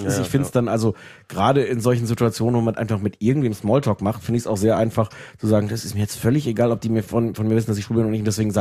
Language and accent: German; Osnabrück, Lower Saxony, Germany; Nee, Osnabrück.